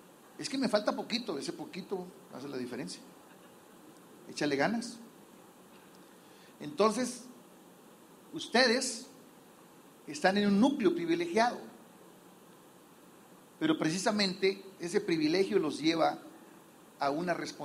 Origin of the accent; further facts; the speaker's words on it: Sinaloa, Mexico; nosotros tenemos una fecha memorable para nosotros que somos de Sinaloa